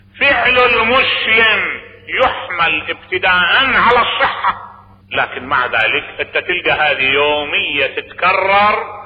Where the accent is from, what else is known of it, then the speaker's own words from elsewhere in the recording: Najaf, Najaf Governorate, Iraq; لان انا ابن النجف واعرف النجف